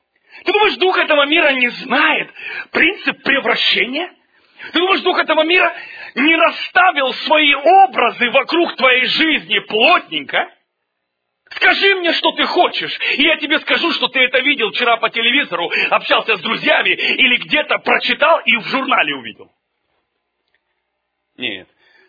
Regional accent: Zaporizhzhia, Zaporizhzhia Oblast, Ukraine; born there; Я родился там, на Хортиці.

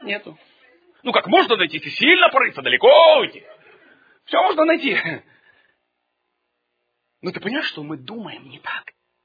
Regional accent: Zaporizhzhia, Zaporizhzhia Oblast, Ukraine; born there; Я родился там, на Хортиці.

